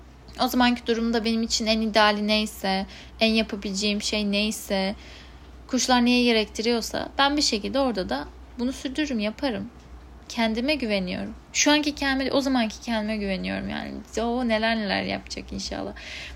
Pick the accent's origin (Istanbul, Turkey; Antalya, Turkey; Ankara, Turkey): Istanbul, Turkey; born there; now in Düzce, Turkey; hani Düzce'de yaşıyorum, İstanbul'da doğdum, İstanbul'a bağlantılarım var.